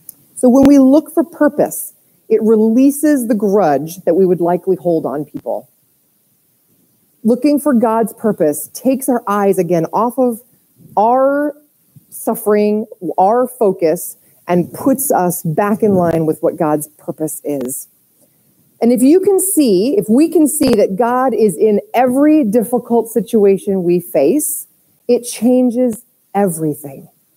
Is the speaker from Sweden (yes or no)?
yes; Sweden; first language Swedish; English is a second language; now in United States; So I was born and raised in Sweden.